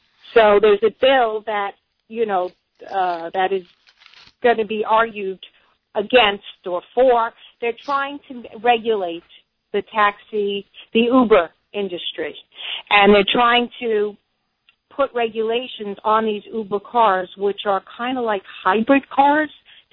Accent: New Jersey, United States; I'm from New Jersey

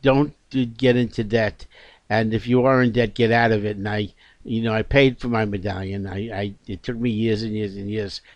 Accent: New York City, New York, United States; now in Florida, United States; born and raised in Brooklyn. Okay, lived all my life in Brooklyn, in upstate New York. Okay, and moved to Florida several years ago

